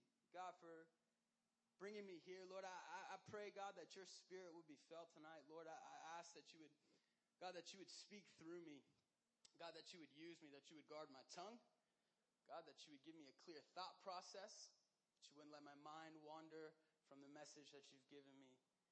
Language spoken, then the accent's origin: English; the South, United States; when I was a kid, I grew up in the South. I'm a Southern boy at heart.